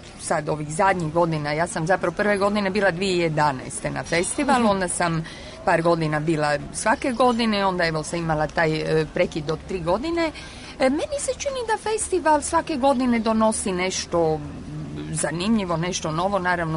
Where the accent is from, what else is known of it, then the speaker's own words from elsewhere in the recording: Rijeka, Primorje-Gorski Kotar County, Croatia; moved away as an adult; also born or lived in Zagreb; now in Prague, Czechia; Pa ja sam zapravo iz Rijeke, međutim studirala sam, završila sam dramaturgiju na Akademiji u Zagrebu i onda sam zapravo dugo godina živjela i radila u Zagrebu i prije 2 godine sam preselila u Prag.